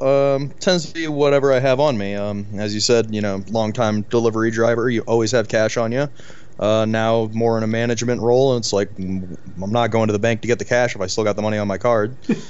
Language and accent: English; St. Louis, Missouri, United States; now in Denver, United States; I'm St. Louis boy, born and raised a little bit deeper in St. Louis, moved out to the county as I got older